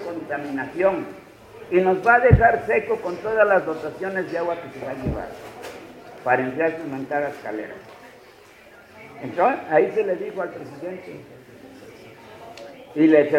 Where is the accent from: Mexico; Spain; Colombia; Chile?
Mexico; Moyotepec, Morelos; el oficial … Yo soy del municipio de Villa de Ayala. El pueblo se llama Moyotepec, pertenece al municipio de Villa de Ayala.